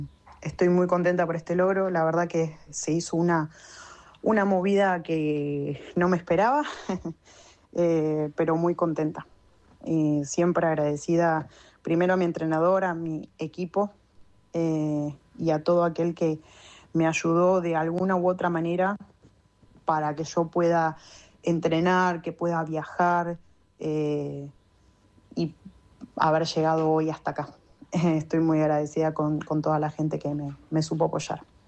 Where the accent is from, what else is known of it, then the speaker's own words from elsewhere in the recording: Luján, Buenos Aires Province, Argentina; tengo 26 años, soy de Luján, provincia de Buenos Aires.